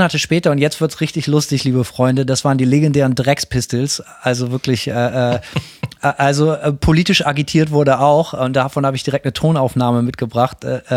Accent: West Germany, Germany; Und ich komme aus Westdeutschland

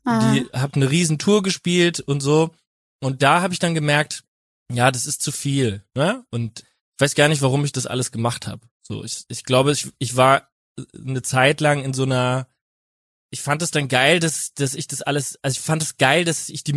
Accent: Winnweiler, Rhineland-Palatinate, Germany; aus Winnweiler aus der Pfalz

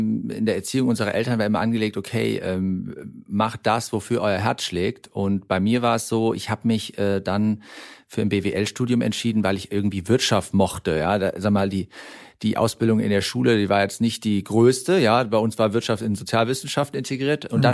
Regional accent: Gummersbach, North Rhine-Westphalia, Germany; Also ich bin ja in Gummersbach aufgewachsen.

